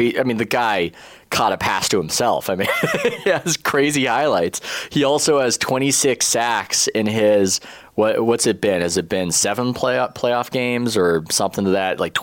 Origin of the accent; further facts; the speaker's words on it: San Diego, California, United States; I watched the Chargers growing up. I grew up in San Diego